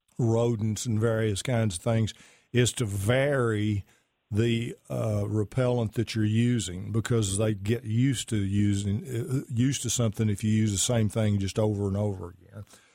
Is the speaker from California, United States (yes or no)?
no; Pittsburgh, Texas, United States; I'm from Pittsburgh also, but I'm from Pittsburgh, Texas.